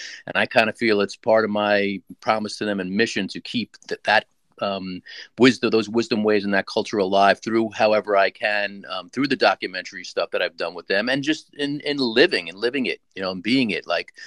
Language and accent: English; Brooklyn, New York, United States; also born or lived in Queens / Long Island; So yeah, I grew up, I was born in Brooklyn, nice Jewish boy from Brooklyn, and lived there for years and lived in Queens, New York, and spent most of my life on Long Island.